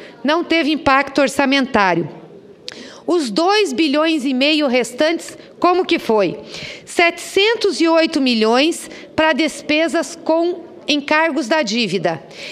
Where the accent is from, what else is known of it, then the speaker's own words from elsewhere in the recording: Paraná, Brazil; eu vou defender porque eu sou paranaense.